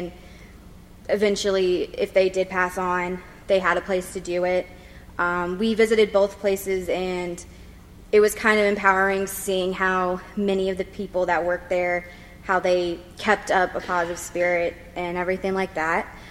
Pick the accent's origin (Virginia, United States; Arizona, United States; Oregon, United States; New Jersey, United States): Virginia, United States; I'm from Northern Virginia. I live 30 minutes away from the city.